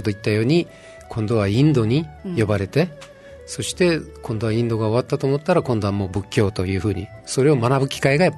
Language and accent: Japanese; Fukue, Nagasaki, Japan; 長崎の五島で福江島だったんですね。